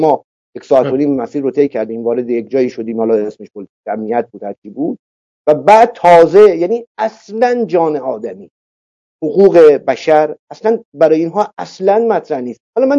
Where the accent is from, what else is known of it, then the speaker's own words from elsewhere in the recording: Iran; امروز من به عنوان یک ایرانی که الان در خدمت شما هستم